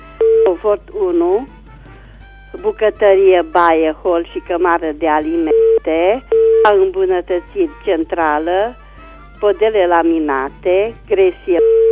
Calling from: Reșița, Caraș-Severin, Romania; sunt din Reciți.

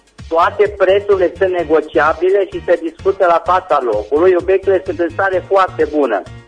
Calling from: Reșița, Caraș-Severin, Romania; din Reșița

